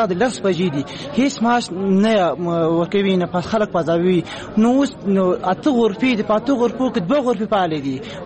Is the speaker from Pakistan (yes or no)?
no; Paktia, Afghanistan; زه باید ولیم د پکتیا ولایت اوسیدونکی یم، د مرکز ګردیز د تجربې لسې استاد یم.